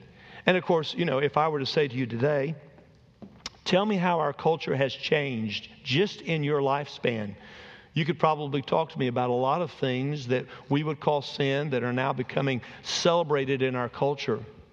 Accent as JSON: {"language": "English", "region": "Alabama", "country": "United States", "said": "I'm from Alabama. I'm a pastor."}